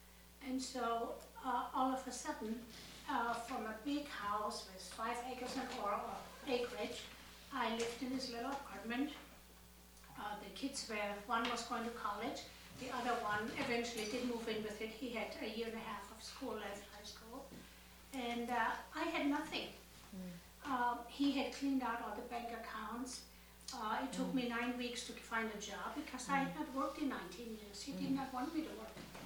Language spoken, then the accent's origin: English; Germany; I grew up in Germany.